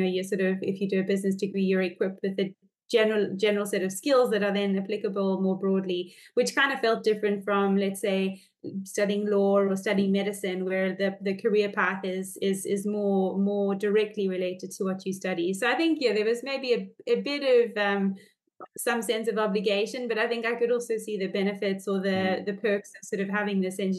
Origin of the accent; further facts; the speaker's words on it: Johannesburg, Gauteng, South Africa; now in Australia; I'm now based in Australia, but I started my journey in South Africa, in Joburg, actually. I grew up in Joburg. I went to a small school in the east of Johannesburg